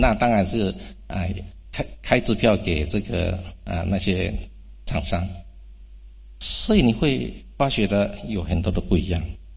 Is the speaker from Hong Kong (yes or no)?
no; southern Taiwan, Taiwan; accent: Taiwanese Mandarin; first language Min Nan; Chinese is a second language; now in Sydney, Australia; 因为我是南部人，全部都用闽南话的，你用闽南话我是没问题，但是用华语就有问题。